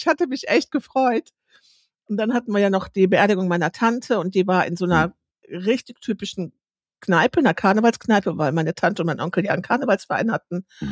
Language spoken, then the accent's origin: German; Lower Saxony, Germany; Hier bei uns in Ostfriesland ist ja das Meer.